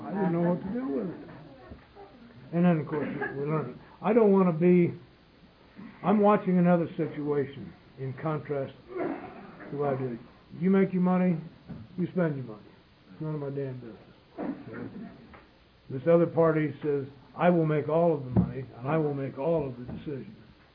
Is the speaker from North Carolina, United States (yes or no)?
no; Colorado, United States; Hey, I come from Colorado, the Mecca, the big book AA.